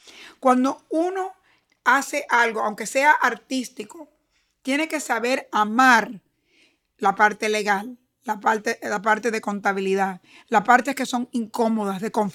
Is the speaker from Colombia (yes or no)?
no; Cuba; Y nosotros los cubanos, cuando vinimos de Cuba, nos criaron así.